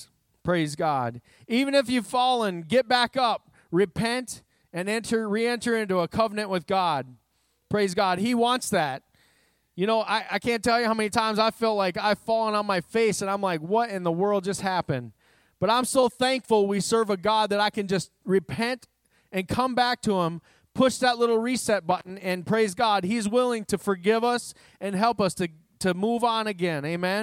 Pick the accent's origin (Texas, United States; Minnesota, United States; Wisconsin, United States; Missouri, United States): Minnesota, United States; Rushford; And it was growing up in Rushford, Minnesota, we were right in the bluff country.